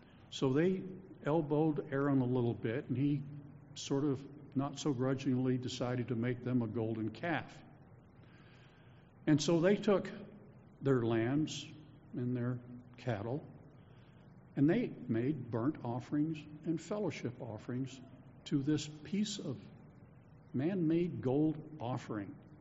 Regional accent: Milwaukee, Wisconsin, United States; we would all be down there with our kegs of beer because we're from Milwaukee, and we would have our big canopies that say Green Bay Packers on it

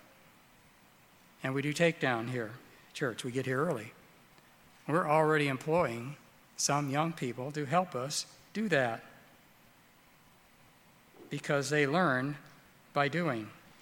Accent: Illinois, United States; And I grew up in Illinois.

